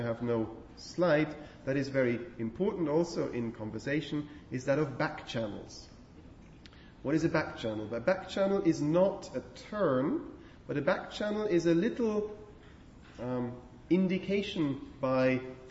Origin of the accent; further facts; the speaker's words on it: Switzerland; I grew up in Switzerland, so I know a little bit about that.